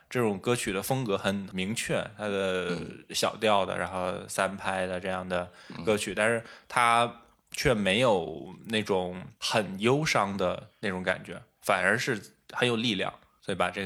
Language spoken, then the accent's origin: Chinese; Northeast China, China; 可能因为我是东北人嘛